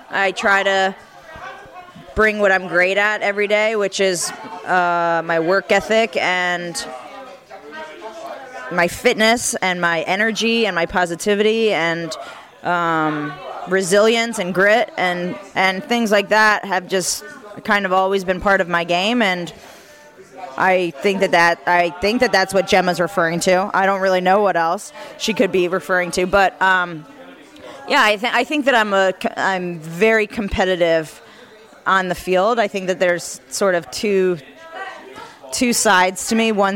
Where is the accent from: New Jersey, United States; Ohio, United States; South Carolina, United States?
New Jersey, United States; When I was a young player growing up in New Jersey, Kelly Smith was sort of playing in that area as well